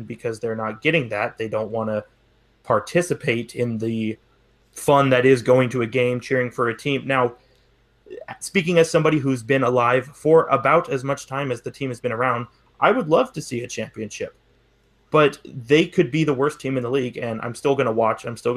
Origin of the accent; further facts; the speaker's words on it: California, United States; we're biased because we're from the Bay Area